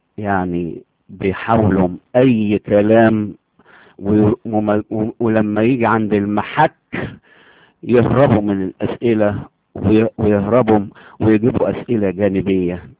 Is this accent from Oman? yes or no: no; Damietta, Damietta Governorate, Egypt; أنا بنزل البلد عندنا في دمياط، عشان أهلي كلهم في دمياط وهي أهلها كلها في ضواحي دمياط